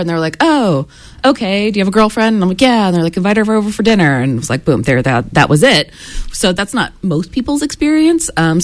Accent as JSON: {"language": "English", "region": "Indiana", "country": "United States", "tie": "born or raised there", "said": "even though I grew up in Indiana, which is a pretty conservative state founded in kind of farm sort of land."}